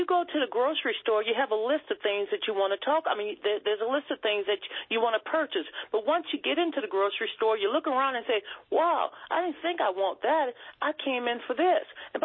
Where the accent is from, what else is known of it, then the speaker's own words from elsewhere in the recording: United States; I'm an American, and I'm glad that we can have a conversation about reparations.